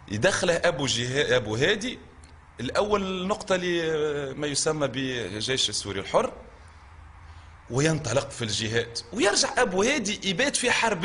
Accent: Tunisia; اليوم غدوة أنا شاب تونسي

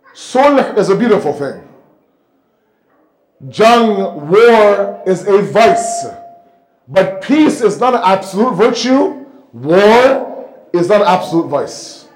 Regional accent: Canada; not just here in the UK, I'm from Canada, there as well, all across North America.

